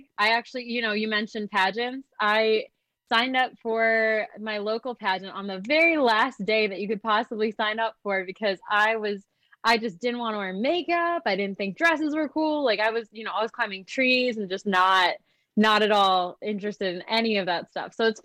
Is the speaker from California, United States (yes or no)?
no; Racine, Wisconsin, United States; I actually loved growing up in Racine, Wisconsin. I think it's great.